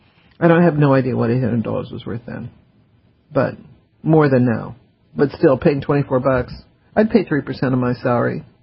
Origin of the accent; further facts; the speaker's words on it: the South, United States; partially because I'm from the South, and the South treats the Civil War completely differently than the North does.